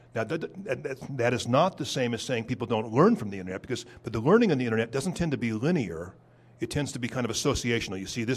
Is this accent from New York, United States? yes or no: no; Hawthorne, California, United States; I was raised in Hawthorne, California, a town you might recognize as providing the settings for Quentin Tarantino's Pulp Fiction and Jackie Brown. Those movies capture the charm of my city.